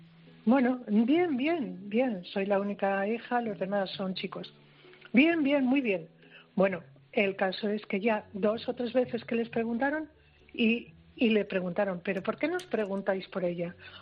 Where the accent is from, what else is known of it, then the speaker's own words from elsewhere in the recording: Castile and León, Spain; Mi pueblo tiene un río precioso, el río Tormes, y yo la verdad es que había dado cuatro brazadas, nada más. Pero tenía 15 años también. Se me ocurrió meterme en la presa de mi pueblo.